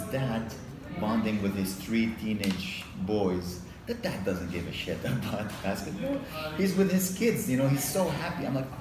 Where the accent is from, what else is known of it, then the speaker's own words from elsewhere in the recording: Lebanon; I grew up in Lebanon during war, you know.